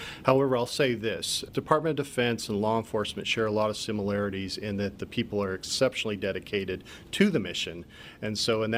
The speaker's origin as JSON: {"language": "English", "region": "Idaho", "country": "United States", "tie": "born or raised there", "said": "I grew up out west in Idaho, and I had a father who really liked to go out to old mining towns, ghost towns, things like that."}